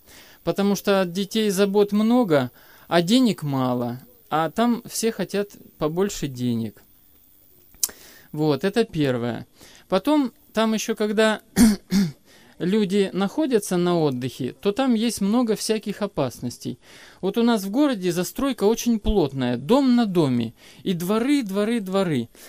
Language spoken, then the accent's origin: Russian; Anapa, Krasnodar Krai, Russia; Мы приехали из Анапы.